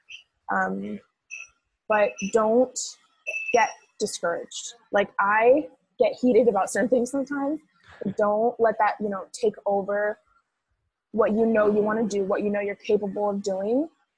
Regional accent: Bellingham, Washington, United States; I'm from Bellingham. It's 30 minutes away.

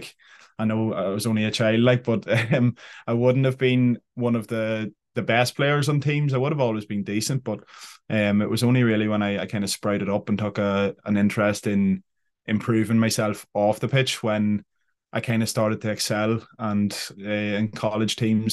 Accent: Northern Ireland, United Kingdom; from County Fermanagh.

